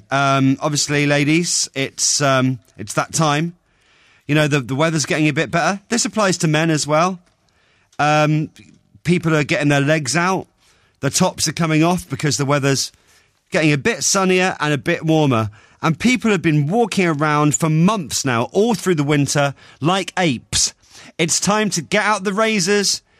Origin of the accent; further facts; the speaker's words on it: Southampton, South East England, United Kingdom; Now, can I just say, I'm from Southampton and you had to find out great things to say about it and why it's a good place to live.